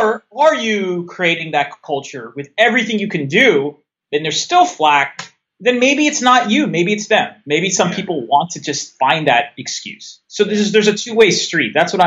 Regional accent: California, United States; my family is of ethnic heritage, and I also can relate to it because I grew up in the Bay Area.

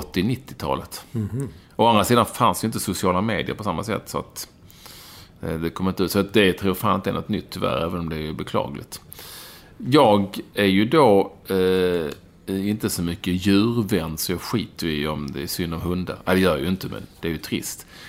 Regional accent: Sweden; Men här hemma i Sverige så började det ju smälla en vecka innan

